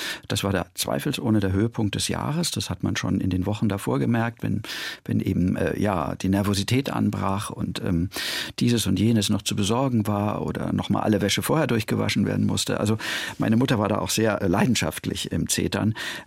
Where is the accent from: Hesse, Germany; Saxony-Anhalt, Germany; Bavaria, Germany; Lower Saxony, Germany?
Bavaria, Germany; Munich; Also ich bin dann übrigens sehr bald umgezogen worden nach München. Ich bin eigentlich in München groß geworden.